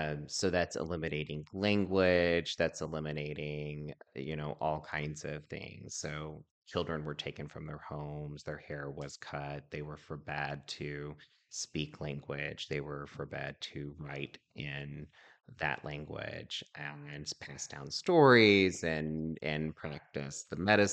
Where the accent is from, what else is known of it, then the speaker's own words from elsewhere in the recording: Oklahoma, United States; So we are from Oklahoma, right?